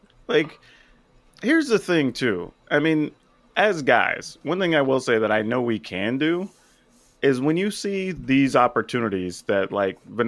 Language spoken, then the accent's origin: English; Texas, United States; I lived in Texas for a long time. I grew up in South Texas. You know, I ran a store in Waco for a long time.